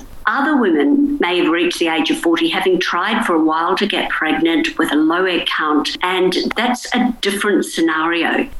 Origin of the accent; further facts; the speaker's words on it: New Zealand; now in Sydney, Australia; So I'm based in the Sutherland Shire in Sydney. Originally, I'm from New Zealand.